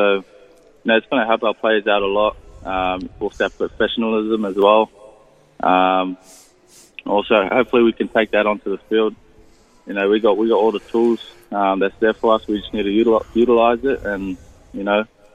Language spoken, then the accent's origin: English; New Zealand; Obviously, growing up in New Zealand, all the kids wanted to be Benji, you know, playing around on the streets, trying to do his slick passes.